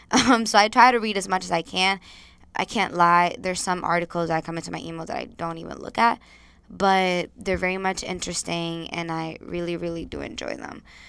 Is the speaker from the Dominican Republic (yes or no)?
yes; Dominican Republic; Need I remind you guys that I'm from Dominican Republic.